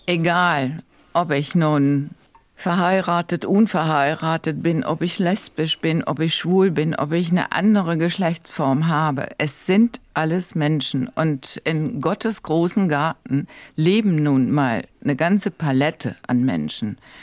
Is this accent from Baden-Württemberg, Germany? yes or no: yes; Baden-Württemberg, Germany; Ich komme ja nun aus Baden-Württemberg.